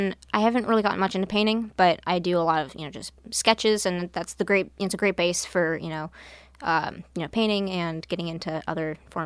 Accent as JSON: {"language": "English", "town": "Astoria", "region": "Oregon", "country": "United States", "tie": "born or raised there", "said": "Astoria, Oregon. And it's a small town."}